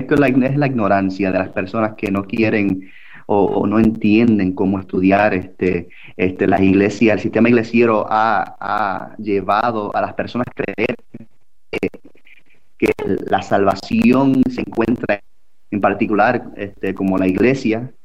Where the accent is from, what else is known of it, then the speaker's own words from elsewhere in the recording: Tampa, Florida, United States; Yo soy de Tampa, él es de Orlando.